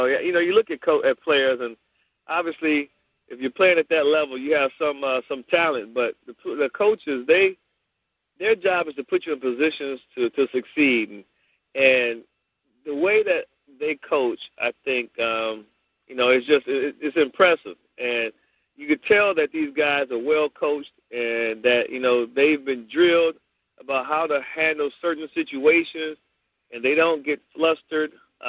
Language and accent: English; Midwest, United States; So me growing up in the Midwest and playing in the Midwest